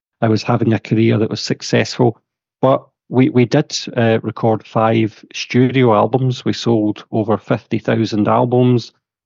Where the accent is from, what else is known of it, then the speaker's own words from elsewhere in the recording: Glasgow, Scotland, United Kingdom; We did a double live album in my hometown of Glasgow, which was amazing.